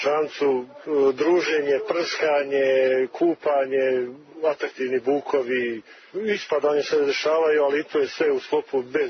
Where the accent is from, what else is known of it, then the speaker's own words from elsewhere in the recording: Foča, Republika Srpska, Bosnia & Herzegovina; ja sam iz Foče